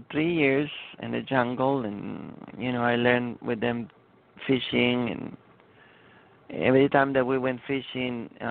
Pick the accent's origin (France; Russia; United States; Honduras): Honduras; This happened when I was growing up in Honduras, Central America.